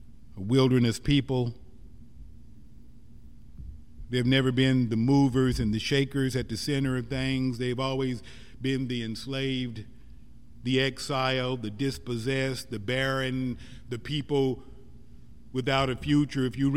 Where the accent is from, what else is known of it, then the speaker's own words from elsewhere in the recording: Missouri, United States; moved away as an adult; I remember 35 years ago when I was leaving Missouri, driving from my hometown in Missouri to Atlanta, Georgia